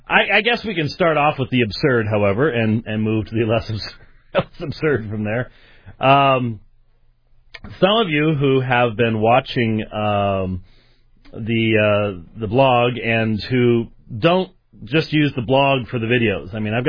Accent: Scotland, United Kingdom; I'm Scottish.

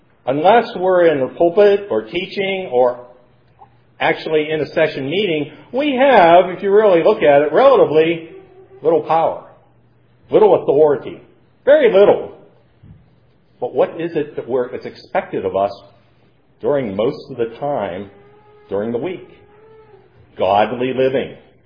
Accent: the North, United States; Example, we're going, as the Northerners, I was brought up in the North, had a great-great-great-grandfather who fought in the North.

